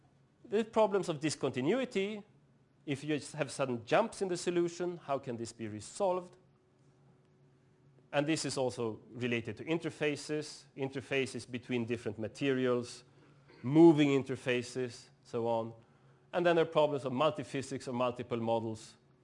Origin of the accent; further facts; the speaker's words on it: Norrland, Sweden; English is a second language; since I'm from Northern Sweden